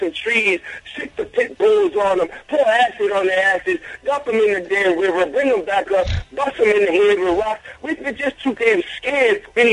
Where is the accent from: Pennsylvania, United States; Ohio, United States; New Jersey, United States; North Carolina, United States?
New Jersey, United States; Trenton; I'm in Trenton, New Jersey right now, my hometown, Black.